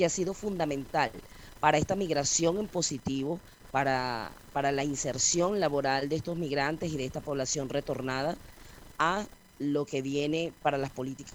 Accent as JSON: {"language": "Spanish", "country": "Venezuela", "said": "que coincidencialmente soy venezolana, es una condición especial"}